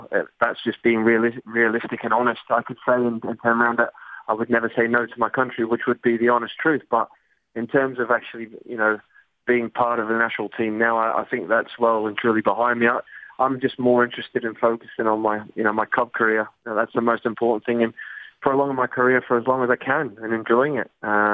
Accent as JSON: {"language": "English", "town": "Melbourne", "region": "Victoria", "country": "Australia", "said": "I'm from Melbourne originally, but, you know, the whole of Australia is, you know, a fantastic place, and it would just be nice to come home"}